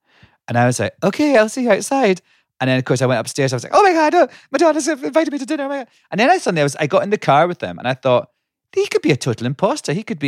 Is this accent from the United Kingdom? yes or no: yes; Scotland, United Kingdom; now in United States; But no, I mean, I grew up in Scotland